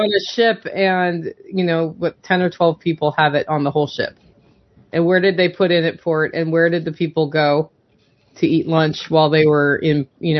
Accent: Oregon, United States; I'm from Oregon. We had the Rajneesh.

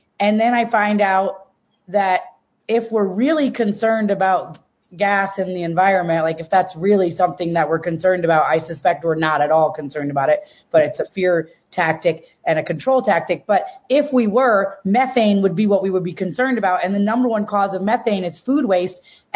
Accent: Ithaca, New York, United States; I went to Cal Arts. I grew up in Ithaca, New York.

